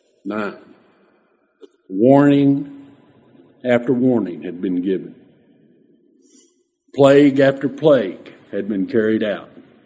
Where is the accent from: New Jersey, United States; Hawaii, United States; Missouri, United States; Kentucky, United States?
Kentucky, United States; Henderson; found out that the physician was from Henderson, Kentucky, my hometown.